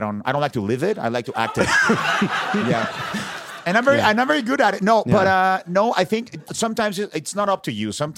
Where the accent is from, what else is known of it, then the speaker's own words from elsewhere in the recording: Mexico; I grew up in Mexico